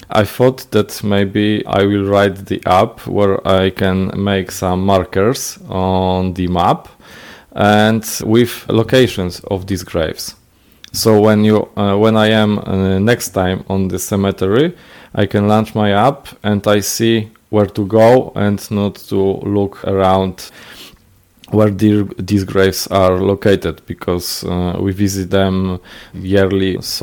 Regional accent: Kielce, Świętokrzyskie Voivodeship, Poland; English is a second language; I live in Kielce, in Poland, as you said, and this is my hometown from birth.

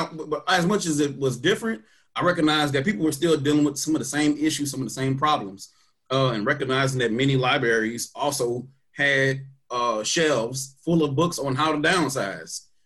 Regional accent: St. Louis, Missouri, United States; I was born and raised in St. Louis, but I'm born and raised in like unincorporated St. Louis.

